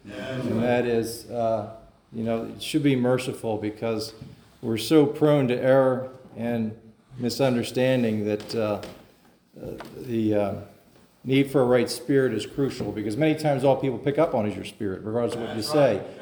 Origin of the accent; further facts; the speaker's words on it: Philadelphia, Pennsylvania, United States; I'm from Philadelphia. I was raised in a big Catholic family.